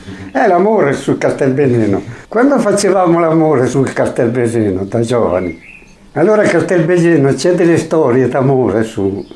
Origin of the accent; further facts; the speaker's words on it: Volano, Trentino-Alto Adige, Italy; Amo il mio paese, Volano è il mio paese nativo, Cagliano è il mio paese mio, perché qui ho fatto l'amore da giovane